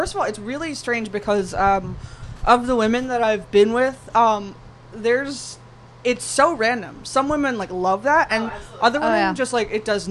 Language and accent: English; Wales, United Kingdom; I have this feeling we're related. We're both Welsh.